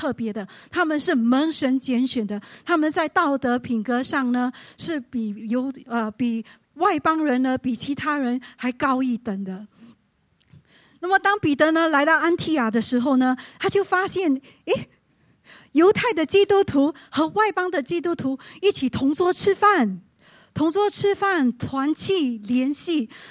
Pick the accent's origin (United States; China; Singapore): Singapore; 在我们新加坡人在新加坡生活，压力的来源来自三大来源